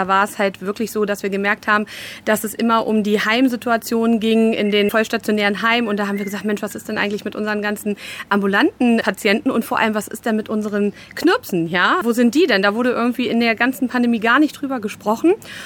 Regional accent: Müden, Germany; born there; ich bin 33 Jahre und ich komme gebürtig aus Müden.

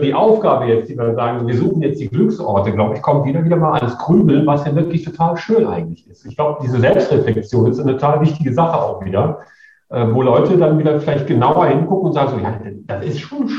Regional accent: Rhineland, Germany; Also ich komme aus dem Rheinland, da hat man solche tollen Alleen in der Vielzahl und in der Fläche auch nicht.

